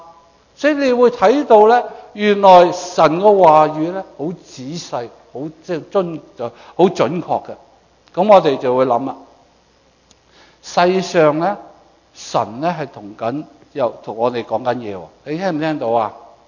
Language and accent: Cantonese; China; 我哋中国人就我听讲啦